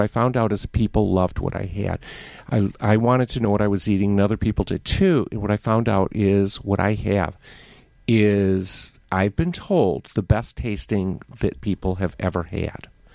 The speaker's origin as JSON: {"language": "English", "town": "Detroit", "region": "Michigan", "country": "United States", "tie": "born or raised there", "said": "I grew up in Detroit. I'm a city kid."}